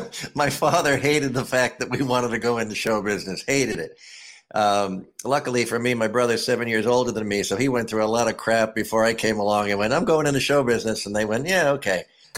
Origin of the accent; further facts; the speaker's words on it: New Jersey, United States; It was a very normal middle-class family.